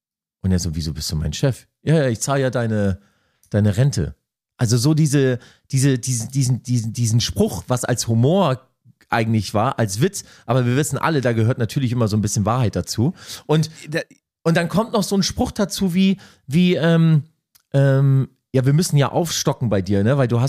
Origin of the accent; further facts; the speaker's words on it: Leipzig, Saxony, Germany; born there; also wir kommen ja ursprünglich aus dem Osten, so, wir sind ja in Leipzig, also ich bin in Leipzig geboren, mein Papa ist damals von Stade rüber in den Osten